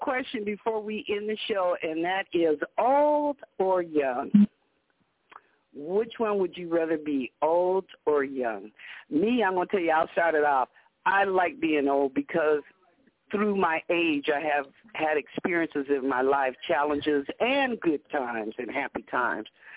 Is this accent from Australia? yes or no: no; United States; That's why I say I'm glad I'm American. I live in America